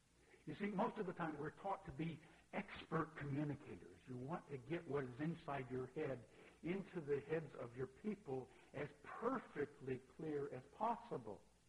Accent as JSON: {"language": "English", "region": "the South", "country": "United States", "tie": "born or raised there", "said": "and yet a church that I grew up in the South, where I learned a great deal about the importance of Scripture"}